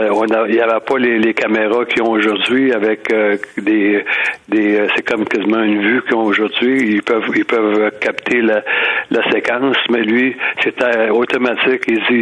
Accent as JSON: {"language": "French", "town": "Drummondville", "region": "Quebec", "country": "Canada", "said": "Je venais de Drummondville."}